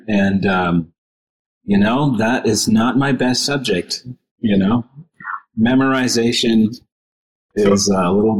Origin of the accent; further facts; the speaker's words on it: Canada; now in Columbus, United States; I am Canadian, so there's that.